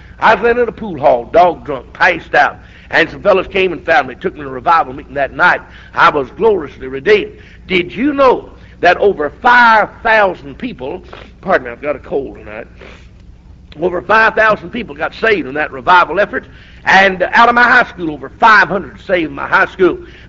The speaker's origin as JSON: {"language": "English", "country": "United States", "tie": "born or raised there", "said": "I was born and reared in the United States of America."}